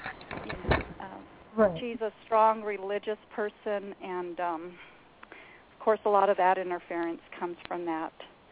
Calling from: Southwest, United States; I'm in the Southwest, here in the United States.

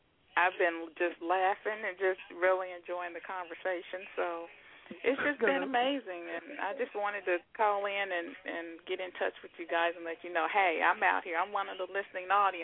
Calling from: Indianapolis, Indiana, United States; Indianapolis.

